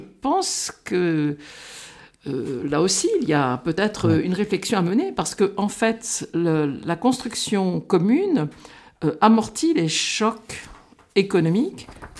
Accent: France; pour nous, c'est très intéressant, d'ailleurs, quand on est français

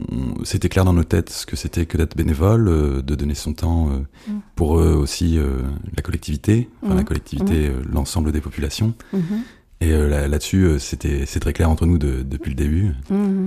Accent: Chartres, Centre-Val de Loire, France; Oui, parce qu'on est tous de Chartres à la base, mais beaucoup d'entre nous, comme beaucoup de Chartres d'ailleurs, sont allés étudier à Tours

